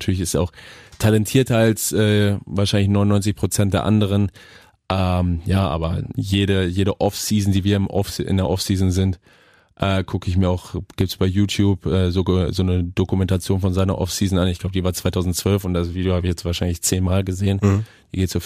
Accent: Germany; Ich glaube, das können wir als Deutsche auch gar nicht verstehen.

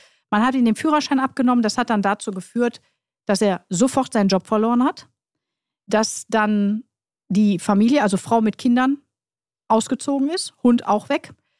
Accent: Duisburg, North Rhine-Westphalia, Germany; ich bin ja Duisburgerin, ich bin ein Ruhrpottkind.

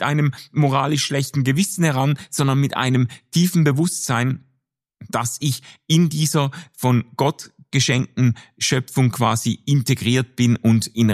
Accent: Switzerland; und jetzt als Schweizer ist ja auch immer so

